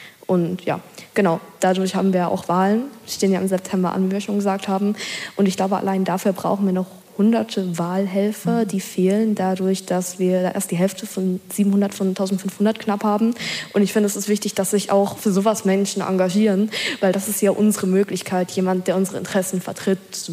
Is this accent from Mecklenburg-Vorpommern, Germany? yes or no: yes; Rostock, Mecklenburg-Vorpommern, Germany; ich bin 14 Jahre, ich komme aus Rostock.